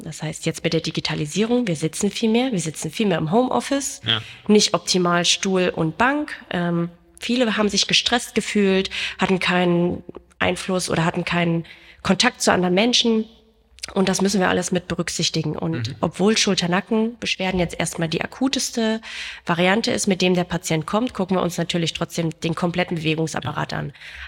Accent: Berlin, Germany; gerade wir leben in einer Großstadt, wir kommen aus Berlin

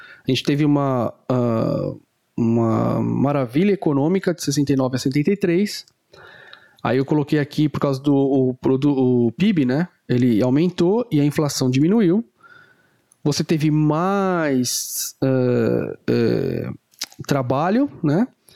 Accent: São Bernardo do Campo, São Paulo, Brazil; born there; Na Grande São Paulo, São Bernardo do Campo, porque foi onde eu nasci. E Mogi das Cruzes foi onde eu estudei, terminei a faculdade de medicina

